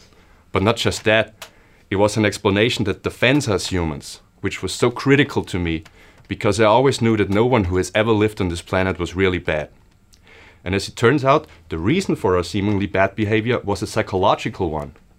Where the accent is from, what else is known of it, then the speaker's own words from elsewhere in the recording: Austria; English is a second language; I'm 31 years old and I'm from Austria.